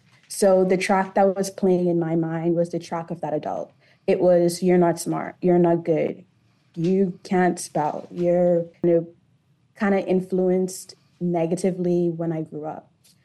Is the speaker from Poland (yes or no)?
no; Nassau, New Providence, Bahamas; moved away as an adult; now in United States; So I was born and raised in the Bahamas, Nassau, Bahamas, lived in Coral Harbor, you know, all of that. Then I went off to school in the States to study architecture and interior design.